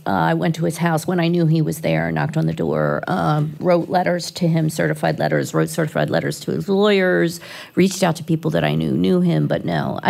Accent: Philadelphia, Pennsylvania, United States; Like I said, I grew up in Philly

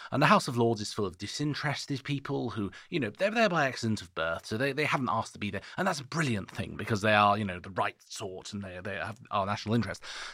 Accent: Switzerland; now in United Kingdom; I'm not British. I'm Swiss. I just live here.

